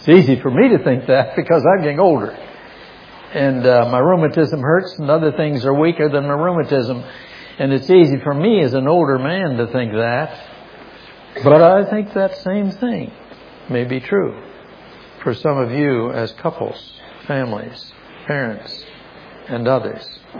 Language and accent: English; New Concord, Ohio, United States; I came back to New Concord. That was my hometown, with Margie as my bride. And we moved in with my aunt, who had reared me.